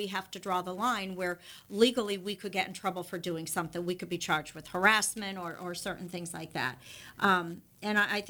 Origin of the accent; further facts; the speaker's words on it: New York, United States; hey, I'm from New York, I'm Italian, and I'm Irish, and oh boy, we could have trouble here.